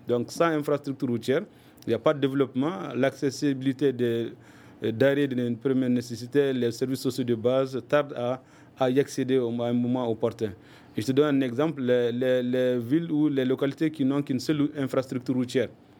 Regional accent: Timbuktu, Tombouctou, Mali; Chez nous à Tombouctou, on a la route

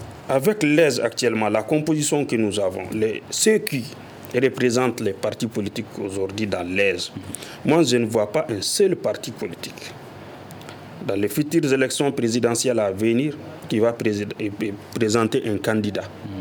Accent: Mali; nous sommes des Maliens d'abord

